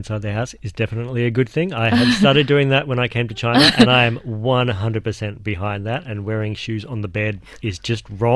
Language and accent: English; Melbourne, Victoria, Australia; who live in Melbourne, which is my hometown.